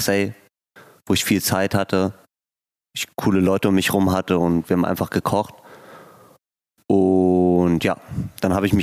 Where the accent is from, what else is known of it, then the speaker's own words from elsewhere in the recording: Munich, Bavaria, Germany; Aus München.